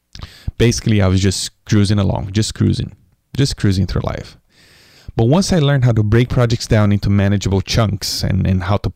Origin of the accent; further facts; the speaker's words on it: Brazil; I grew up with an entrepreneurial father growing up in Brazil. That's where I'm from, in the 1980s.